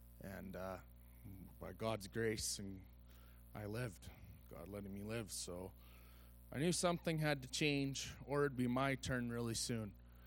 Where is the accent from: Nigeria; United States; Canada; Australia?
Canada; Stony Plain, Alberta; I grew up in Stony Plain. I grew up in a Christian home